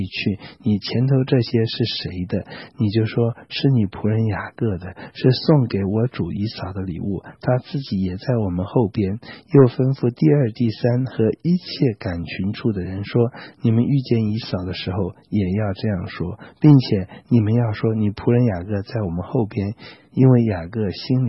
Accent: China; 我觉得我们中国人送礼很多地方是礼多人诈了

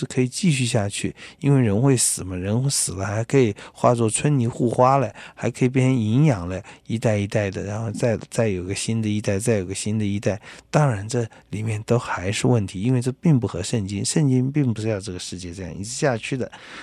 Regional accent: China; 我们中国人是特别看重这个，所以不仅中国人的很多很丢脸的国骂跟性有关系，我们中国人对于传宗接代是特别看重

